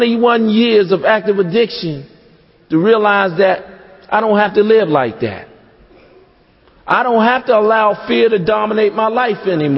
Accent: Washington, District of Columbia, United States; I'm from Washington, D.C., and from the northwest sector of Washington, D.C. I grew up in a very dysfunctional family.

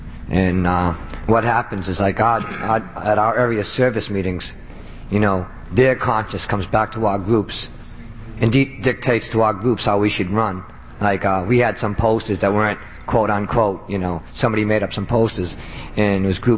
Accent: Boston, Massachusetts, United States; I'm an addict from Boston.

